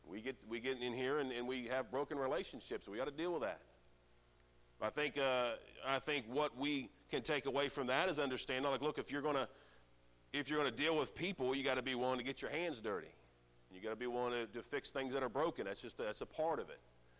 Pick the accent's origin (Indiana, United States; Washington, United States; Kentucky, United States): Indiana, United States; So I don't know, I grew up in Indiana on a farm.